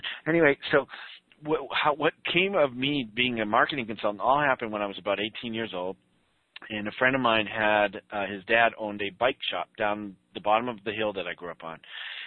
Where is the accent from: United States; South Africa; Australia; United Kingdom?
United States; Boston, Massachusetts; Yeah, I am from Boston. You might hear a little get out of here over there. I'm a Boston fan.